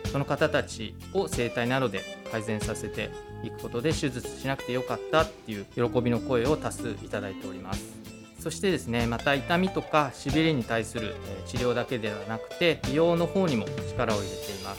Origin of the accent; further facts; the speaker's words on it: Minamiboso, Chiba, Japan; 私が生まれ育ったこの南房総エリアをですね、元気にしたいと考えています。